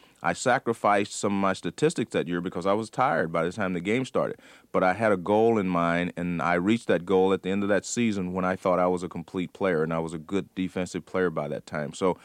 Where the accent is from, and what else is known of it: California, United States; born or raised there